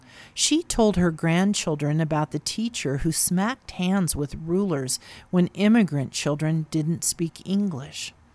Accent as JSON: {"language": "English", "town": "Logan", "country": "United States", "said": "from Logan."}